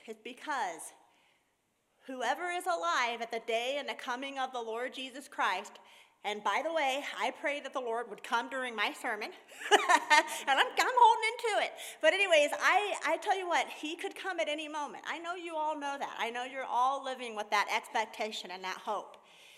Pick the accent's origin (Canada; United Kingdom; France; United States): United States; Missouri; I'm from Missouri. No, I don't have mountains in Missouri. But we do have in the Ozarks, okay?